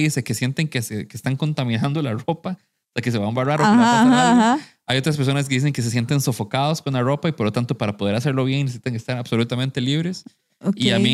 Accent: San Carlos, Alajuela, Costa Rica; No somos de la gente de plata de San Carlos, digamos, pero...

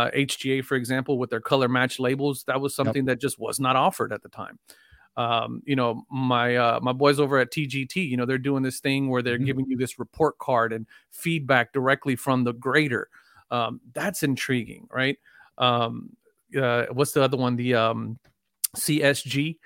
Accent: Texas, United States; I got pretty thick skin. I'm from Texas.

